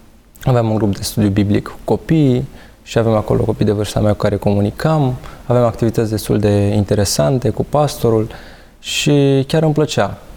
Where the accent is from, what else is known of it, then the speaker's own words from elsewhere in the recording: Dâmbovița, Romania; also born or lived in Athens, Greece; Eu m-am născut în Grecia, în Atena, iar ulterior, în 2012, părinții mei s-au dat în România. Și acum locuiesc în Dâmbovița.